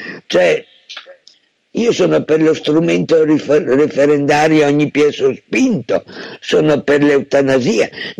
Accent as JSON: {"language": "Italian", "town": "Bologna", "region": "Emilia-Romagna", "country": "Italy", "said": "vengo da Bologna, quindi li ho visti in ogni loro performance politica"}